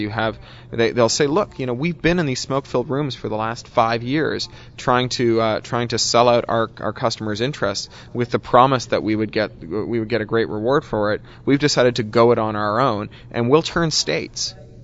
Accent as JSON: {"language": "English", "town": "Toronto", "region": "Ontario", "country": "Canada", "tie": "born or raised there", "said": "we grew up with in Toronto"}